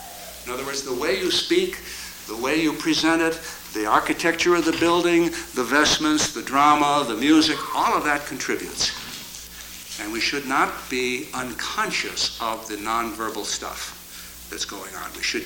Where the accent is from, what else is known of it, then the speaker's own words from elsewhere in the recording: United States; now in Toronto, Canada; I'm an American living these days in Canada, near Toronto